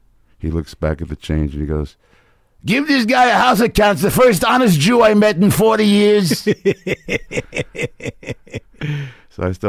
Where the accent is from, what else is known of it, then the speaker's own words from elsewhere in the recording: New York City, New York, United States; Washington Heights is so named because it's the highest point in Manhattan.